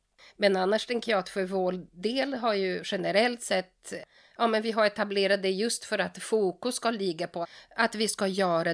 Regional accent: Brazil; Swedish is a second language; jag som då är född och uppvuxen i Brasilien och har kontakt med andra grupper från Sydamerika och andra länder

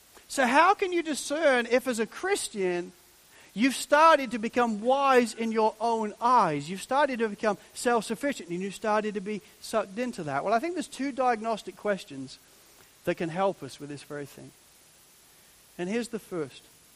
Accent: England, United Kingdom; growing up in England

